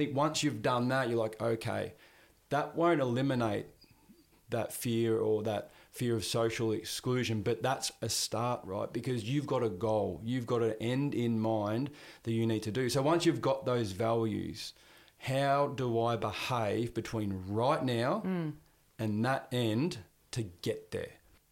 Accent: Victoria, Australia; I grew up in Victoria.

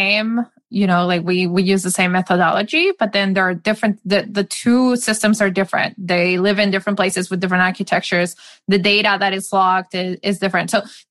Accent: Madrid, Community of Madrid, Spain; Yes, I grew up in Madrid.

